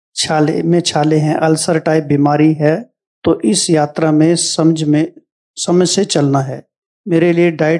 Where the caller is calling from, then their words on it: Australia; भाई जी मैं ऑस्ट्रेलिया से हूँ